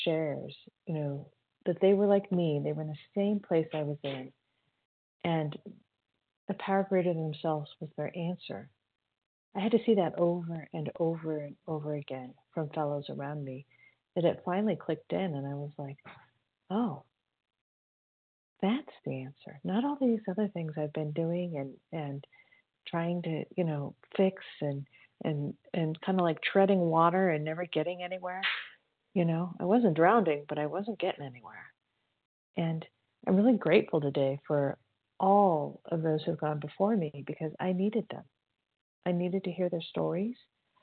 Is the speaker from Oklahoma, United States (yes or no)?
no; California, United States; I'm from California.